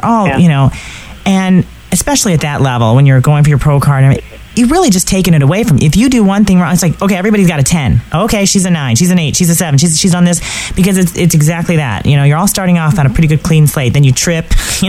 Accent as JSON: {"language": "English", "region": "Michigan", "country": "United States", "said": "Of course. I'm from Michigan, so yeah."}